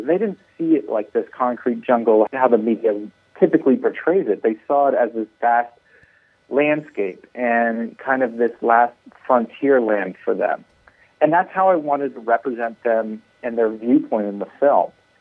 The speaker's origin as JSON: {"language": "English", "region": "California", "country": "United States", "tie": "born or raised there", "said": "I grew up in Northern California, and I just knew and understood South LA as a place that you don't want to go."}